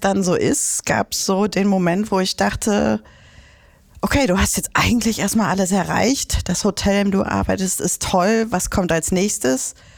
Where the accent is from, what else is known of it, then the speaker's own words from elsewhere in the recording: Hamburg, Germany; bis ich dann endlich vor über 3 Jahren wieder in meiner Heimatstadt gelandet bin